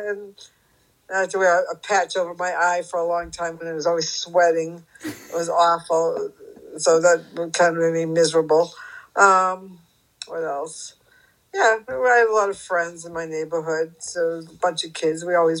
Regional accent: Haverhill, Massachusetts, United States; I grew up in Massachusetts, in Haverhill, Broland.

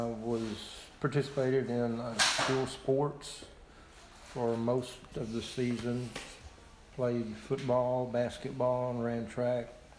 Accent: Austin, Texas, United States; I was born and raised in Austin.

